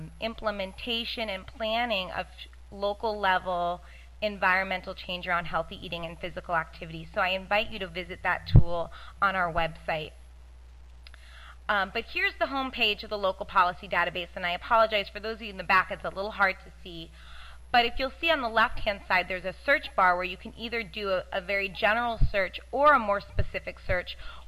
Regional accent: Oakland, California, United States; starting with an example from my hometown of Oakland, California

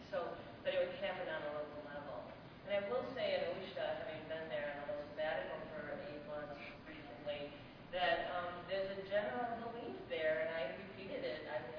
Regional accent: Washington, United States; Well, I'm from Washington State

